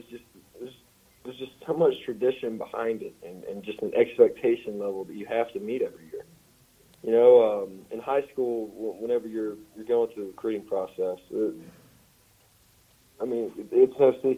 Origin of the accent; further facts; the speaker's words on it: Mississippi, United States; especially growing up in Mississippi, seeing it just, you know, firsthand for so long.